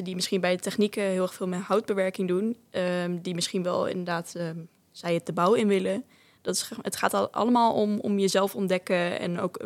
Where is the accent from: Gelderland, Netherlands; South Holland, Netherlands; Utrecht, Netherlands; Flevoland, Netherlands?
Gelderland, Netherlands; Groenlo; Ja, het zit in Winterswijk en ik kom uit Groenlo.